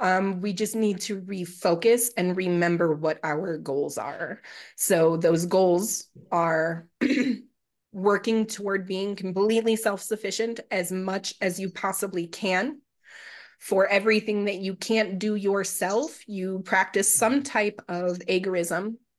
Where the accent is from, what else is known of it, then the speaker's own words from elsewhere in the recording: Chicago, Illinois, United States; born there; I was born in Chicago.